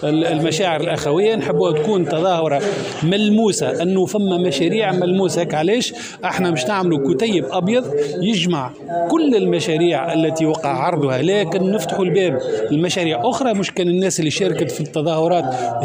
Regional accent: Tunisia; أنا كتونسي

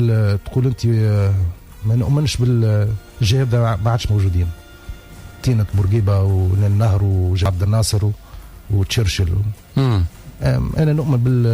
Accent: Tunisia; تونسي تونسي في طبعي في أصلي في تفكيري في النمط الحياتي متاعي في كيفاش تربينا

